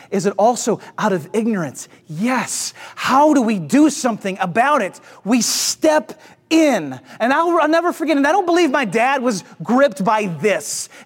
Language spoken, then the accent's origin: English; St. Louis, Missouri, United States; I grew up in St. Louis, and St. Louis at the time where I lived in the suburbs, it was primarily white.